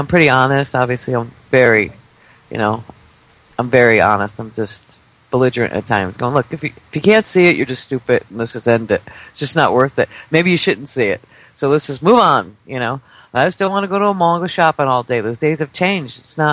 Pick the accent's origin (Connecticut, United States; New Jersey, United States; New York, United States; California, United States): Connecticut, United States; I'm from Connecticut originally.